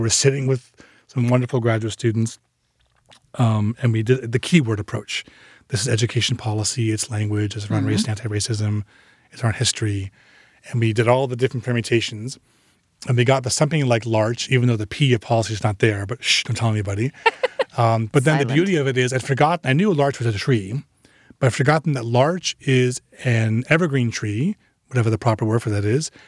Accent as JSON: {"language": "English", "town": "Long Island", "region": "New York", "country": "United States", "tie": "born there", "said": "where I was born on Long Island in Nassau County."}